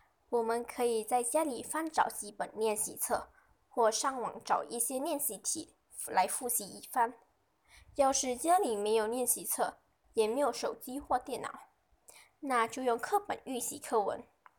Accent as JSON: {"language": "Chinese", "town": "Mantin", "region": "Negeri Sembilan", "country": "Malaysia", "said": "我是来自森美兰文丁旗帜华小的"}